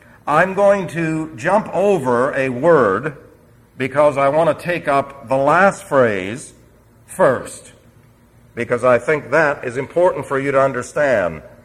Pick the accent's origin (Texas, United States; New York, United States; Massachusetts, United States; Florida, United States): New York, United States; New York City; Now remember, I was raised in New York City, so I never had the opportunity to learn the other side of the picture.